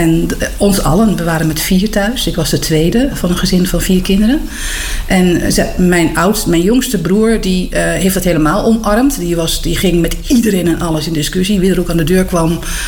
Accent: Nijverdal, Overijssel, Netherlands; moved away as an adult; Ik kom uit Nijverdal. Mensen kennen dat misschien niet, maar Hellendoorn is wel bekend in Nederland. Vanwege het avonturenpark wat daar is. Dus daar ben ik opgegroeid en daar heb ik gewoon tot mijn 19e.

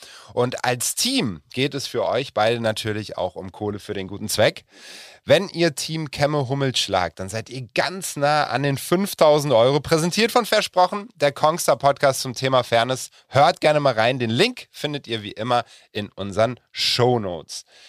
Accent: Bonn, North Rhine-Westphalia, Germany; ich komme ja ursprünglich auch aus Bonn.

